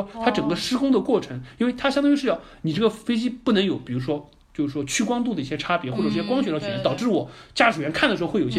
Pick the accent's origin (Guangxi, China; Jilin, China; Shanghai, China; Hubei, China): Shanghai, China